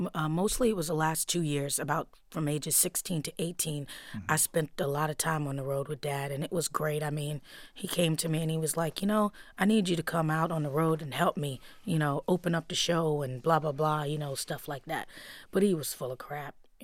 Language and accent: English; New York City, New York, United States; So I always say I grew up in Harlem, right smack dab in the middle of the hip-hop era.